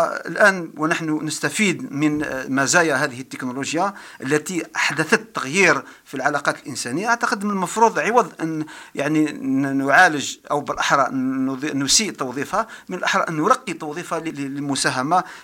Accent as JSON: {"language": "Arabic", "town": "Belkheir", "region": "Guelma Province", "country": "Algeria", "tie": "born or raised there", "also_born_or_lived": "Constantine / Algiers", "said": "من مواليد 22 أكتوبر 1956 ببلخير ولاية قلمة. درست في بلدية بلخير ثم انتقلت إلى قلمة إكمالية محمود بن حمود، انتقلت إلى قسنطينة ثم جامعة الجزائر للعلوم الإنسانية بجامعة الخروبة."}